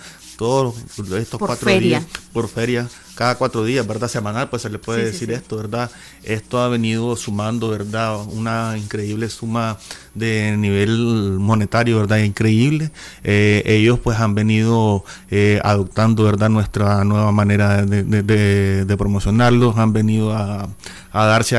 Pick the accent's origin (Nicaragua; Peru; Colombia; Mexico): Nicaragua; eso es lo que nos caracteriza como nicaragüenses